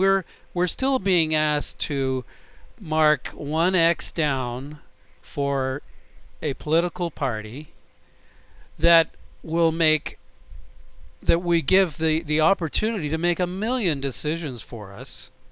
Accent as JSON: {"language": "English", "town": "Toronto", "region": "Ontario", "country": "Canada", "said": "I'm from Toronto, Canada."}